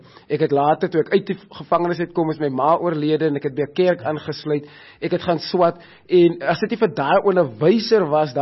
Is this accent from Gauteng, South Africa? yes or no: no; Grabouw, Western Cape, South Africa; ek het in Grabouw groot geword en dit is 'n dorpie wat baie hopeloosheid in daai tyd gehad het.